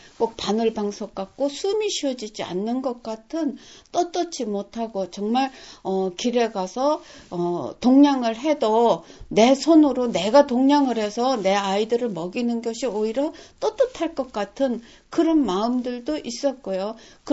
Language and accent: Korean; South Korea; moved away; 저는 한국 사람인데 한국에서 살지 않고 외국 생활을 지금 40년이나 하고 있고